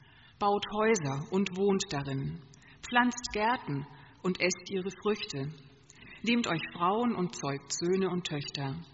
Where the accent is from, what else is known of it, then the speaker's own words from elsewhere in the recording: Bavaria, Germany; er ist ja auch Franke